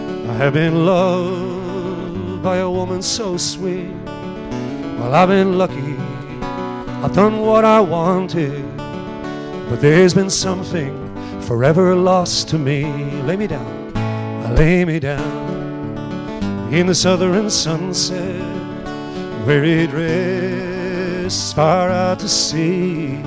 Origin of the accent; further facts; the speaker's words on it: Ireland; Being Irish, though, I have to find something depressing about it.